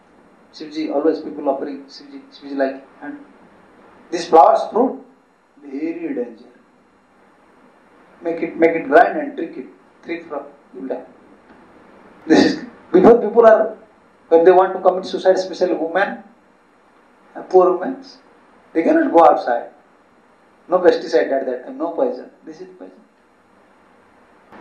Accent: Suriname; English is a second language; now in Netherlands; When I came from Suriname to Holland, Amsterdam, dogs are there.

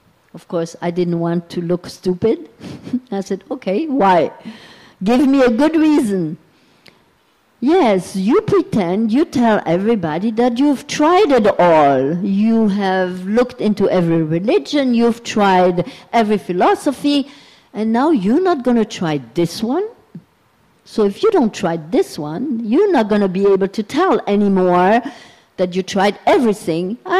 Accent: Berlin, Germany; born or raised there

